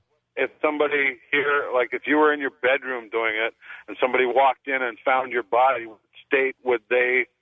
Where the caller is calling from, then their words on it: Honolulu, Hawaii, United States; In Honolulu.